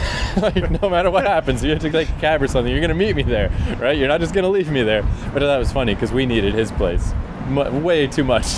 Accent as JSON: {"language": "English", "country": "Canada", "said": "I'm Canadian."}